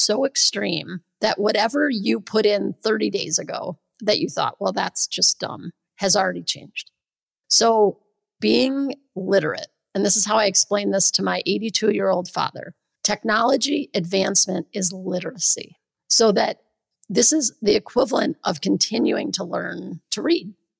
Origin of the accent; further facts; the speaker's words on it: Midwest, United States; And I'm a Midwesterner who at the time was living in California, so it felt very much like home.